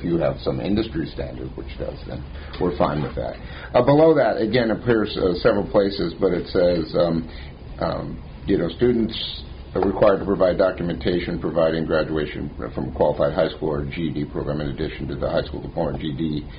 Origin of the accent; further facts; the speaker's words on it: Pacific Northwest, United States; now in Arizona, United States; I grew up in the Northwest, so I knew the diving school up there up in Seattle for a lot of years